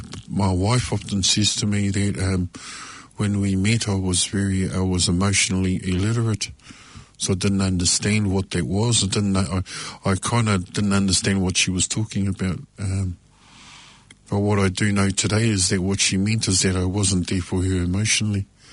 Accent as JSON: {"language": "English", "country": "New Zealand", "first_language": "English", "said": "I've picked up connections to who I am as a Māori, to my people again."}